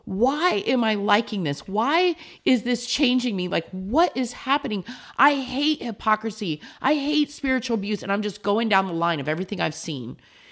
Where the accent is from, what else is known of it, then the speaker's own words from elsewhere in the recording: Lima, Ohio, United States; I had always called Lima, Ohio, that's my hometown, I'd always called it God forsaken.